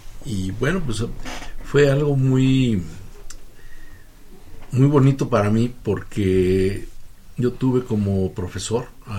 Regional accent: Chilapa, Guerrero, Mexico; yo soy de Chilapa, Guerrero, él es de Tixla.

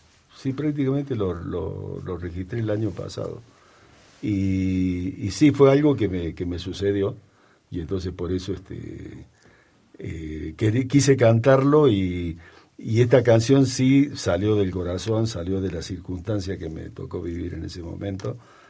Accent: Argentina; moved away as an adult; also born or lived in Brazil; yo cuando me fui de Argentina, tenía 19 años, me fui a... Ya cuando ya me decidí a no ser ingeniero ni nada de eso, me fui a Brasil y viví un tiempo en Brasil

